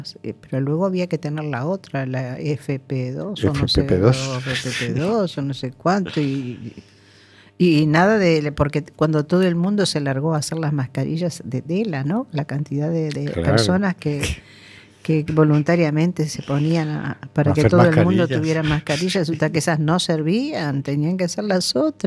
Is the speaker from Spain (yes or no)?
no; Uruguay; yo soy rioplatense, sí, soy uruguaya, sí, pero yo soy rioplatense